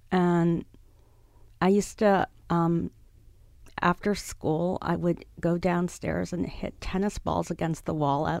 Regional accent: New York City, New York, United States; I am a fifth generation Manhattanite.

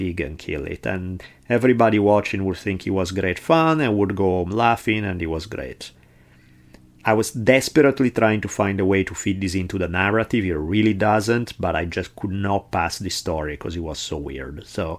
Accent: Milan, Lombardy, Italy; about 2,000 cavalrymen from my hometown of Milan

